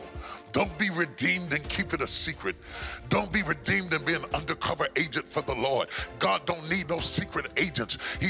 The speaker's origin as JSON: {"language": "English", "region": "West Virginia", "country": "United States", "moved": "yes", "said": "I came all the way from West Virginia 24 years ago to establish a ministry"}